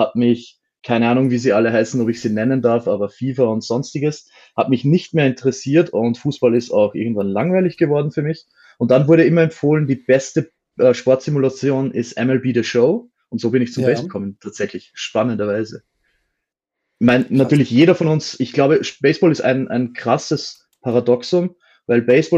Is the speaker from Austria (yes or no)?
yes; Austria; Ich komme aus Österreich, wie man unschwer hören kann. Bin, wenn man es ganz klassisch macht, 39 Jahre alt, bin verheiratet